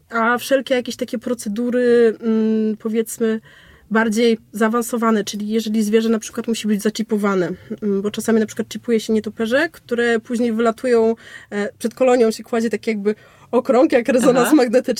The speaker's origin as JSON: {"language": "Polish", "region": "Pomeranian Voivodeship", "country": "Poland", "said": "ja pochodzę też z bardzo malutkiej wsi z Kaszub. I, ale to jest taka kaszubska wieś, że praktycznie cała wieś to jest rodzina, mieszka 28 osób"}